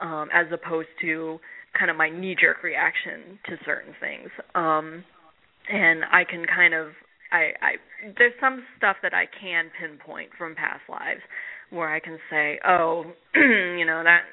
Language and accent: English; Orlando, Florida, United States; when I was talking about the Orlando Film Festival earlier and how it'd be so great to go back to my hometown